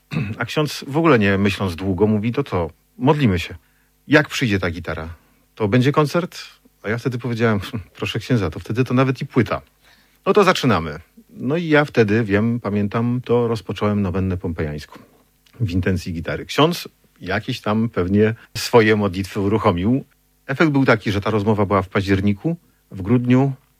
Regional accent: Otwock, Masovian Voivodeship, Poland; dzień później grali w Otwocku, w mojej rodzinnej miejscowości.

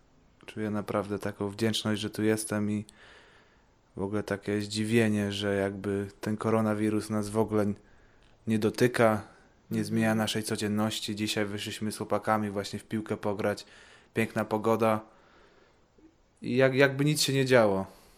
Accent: Ireland; Tak, pochodzę z Irlandii, tak.

